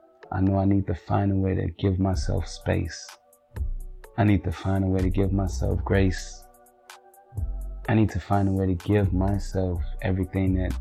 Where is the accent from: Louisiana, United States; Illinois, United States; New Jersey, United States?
Illinois, United States; Chicago; because that is something that we are not taught to do growing up in Chicago.